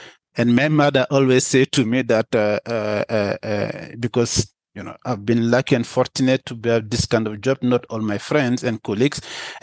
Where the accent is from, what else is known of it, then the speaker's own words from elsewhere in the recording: Mali; That's because I'm coming from I'm from Mali